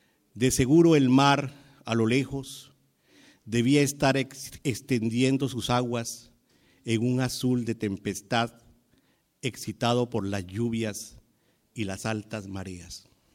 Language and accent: Spanish; Caribbean Region, Colombia; Voy a referirme a la presencia de ellos dos en el Caribe colombiano, de donde yo soy